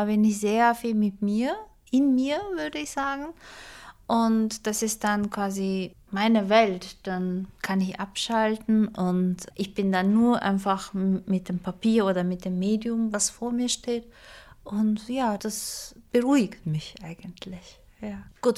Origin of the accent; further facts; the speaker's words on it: Istanbul, Turkey; now in Germany; Ich bin in Istanbul in die Schule gegangen. Ich bin in Istanbul groß geworden. Ich wohne nicht so lange in Deutschland.